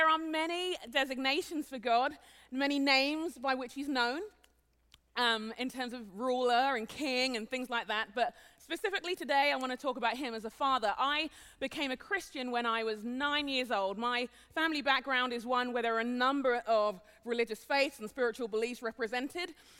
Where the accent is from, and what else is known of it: London, United Kingdom; born or raised there; now in Minneapolis, United States